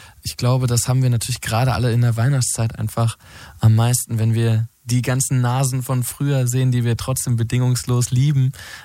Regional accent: North Rhine-Westphalia, Germany; ich komme aus Ostwestfalen

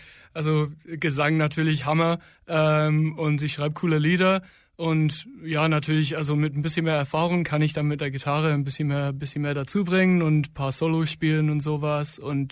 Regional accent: England, United Kingdom; German is a second language; now in Austria; dann hat sie gemeint, England. So, oh, echt? Ich auch.

